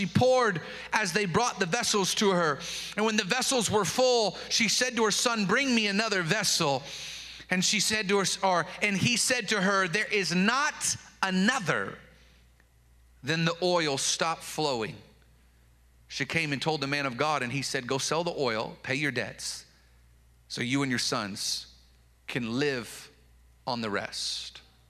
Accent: Seattle, Washington, United States; This is where I was born. I grew up in Seattle. Go Seahawks.

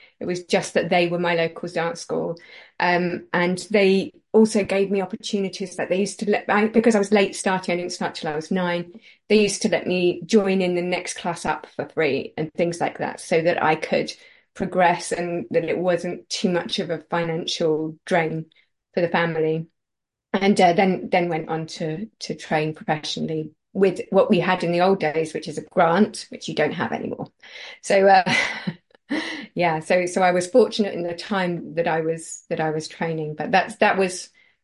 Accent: Lowestoft, East of England, United Kingdom; moved away; also born or lived in Leicester; No, I was born in Leicester till I was 6. Then we moved to Lowestoft, and then I went back to Leicester to work at the university

